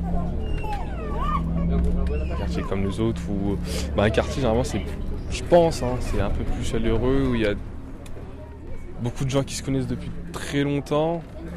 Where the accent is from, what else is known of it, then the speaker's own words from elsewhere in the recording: Soyaux, Nouvelle-Aquitaine, France; j'ai 22 ans, je suis né à Soyaux, j'habite toujours à Soyaux, et j'ai toujours pas bougé d'ici.